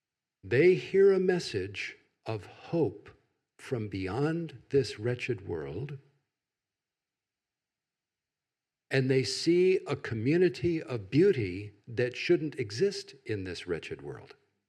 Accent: the South, United States; kind of rubs off on you just growing up in the South.

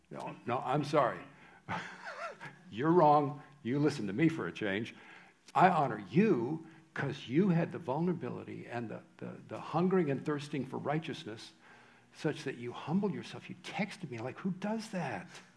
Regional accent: United States; I know it's, I'm an American.

